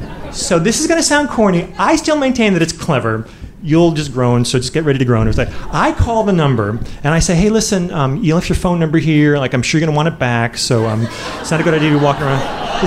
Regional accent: Midwest, United States; now in Boston, United States; And look, I'm from the Midwest, and so not super assertive, never aggressive dude on the dating scene.

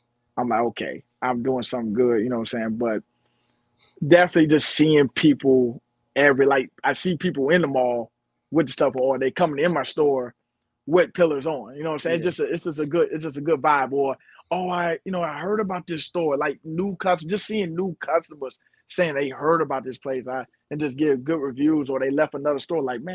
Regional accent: Chicago, Illinois, United States; because we're from Southside Chicago.

